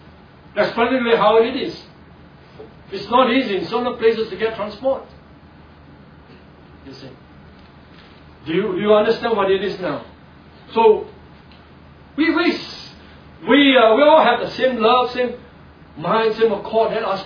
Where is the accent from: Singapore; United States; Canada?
Singapore; Now here we are, okay, I'm a Singaporean.